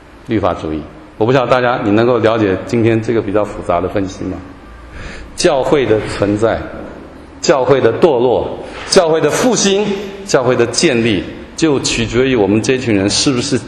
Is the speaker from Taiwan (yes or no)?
yes; Taiwan; 我们台湾人用导电啊，这个电导了，导电。